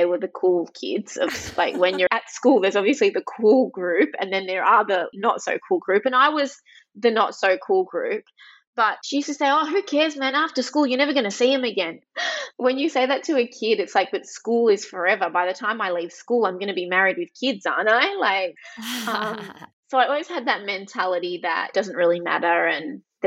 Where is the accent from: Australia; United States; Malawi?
Australia; Albury Wodonga; English is a second language; when I started school, I couldn't speak English and I was this outcast. I grew up in Albury Wodonga, so I was literally the only